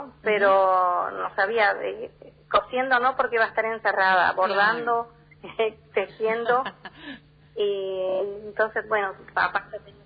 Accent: Itacaruaré, Misiones, Argentina; Yo nací en el paraje de Itacaruaré. Era, o sea, colonia

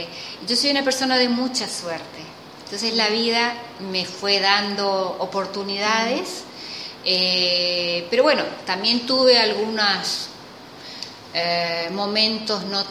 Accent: Posadas, Misiones, Argentina; Acá en Posadas. Soy de familia posadeña, soy misionera.

